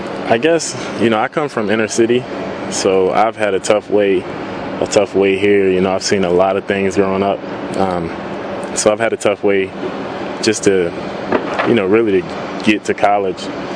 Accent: Plainfield, New Jersey, United States; Where I grew up in Plainfield, New Jersey, you know, it's a beautiful city, but it has its rough parts, and yeah, I did grow up in a rough area.

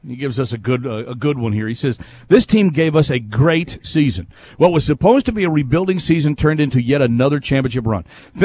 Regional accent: Texas, United States; I grew up in Texas where you strap on the pads when you're 5 years old.

